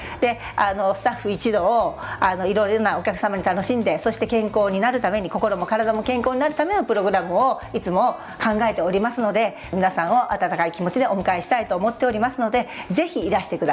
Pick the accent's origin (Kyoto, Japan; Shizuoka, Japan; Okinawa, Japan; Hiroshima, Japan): Hiroshima, Japan; Hatsukaichi; 私も廿日市に生まれ育ってますので、サンチェリーの歴史とともにここで働いてまいりました。